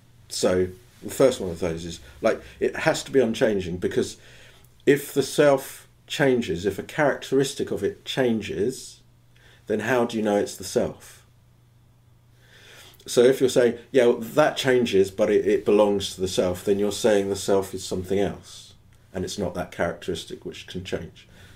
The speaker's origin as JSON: {"language": "English", "region": "England", "country": "United Kingdom", "said": "I'm English"}